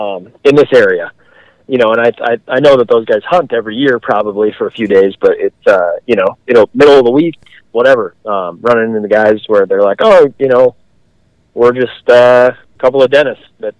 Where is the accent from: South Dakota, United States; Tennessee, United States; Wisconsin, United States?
South Dakota, United States; You know, I grew up in South Dakota and then went to school up here and have spent most of my time in the North Country.